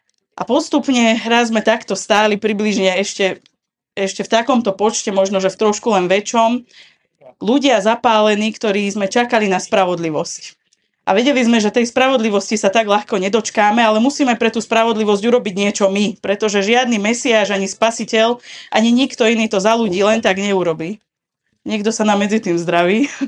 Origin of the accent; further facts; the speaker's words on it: southern Slovakia, Slovakia; my ľudia na juhu, žijúci, ja som Slovenka